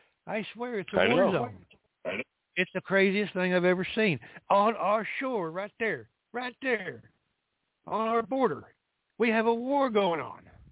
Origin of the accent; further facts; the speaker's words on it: Texas, United States; So we're Texas, because I'm a Texan, we have the law and the Constitution on our side.